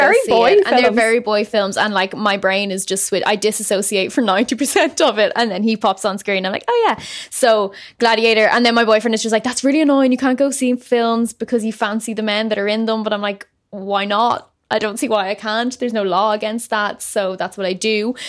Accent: Ireland; So if you crack on as an Irish person, getting onto Dumois is kind of big

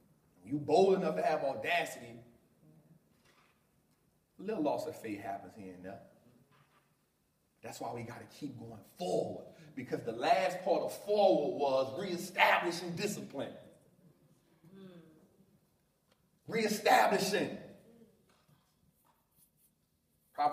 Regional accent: New Orleans, Louisiana, United States; So for me, I come from a place, born and raised in New Orleans.

